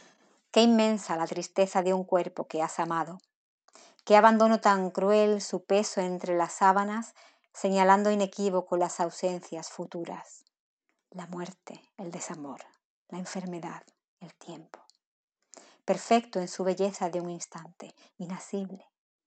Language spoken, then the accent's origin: Spanish; Jerez de la Frontera, Andalusia, Spain; soy de Jerez de la Frontera, una ciudad de España